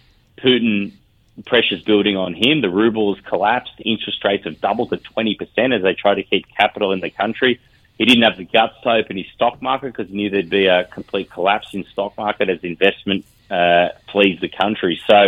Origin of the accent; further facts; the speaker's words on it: Australia; I explain that I'm an Australian journalist, and suspicions quickly shift to, you know, warm tidings.